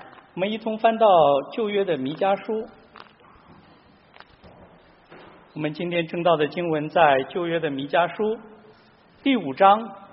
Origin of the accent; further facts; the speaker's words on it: China; 小时候生活在中国农村的山区，常常听老人们说靠天吃饭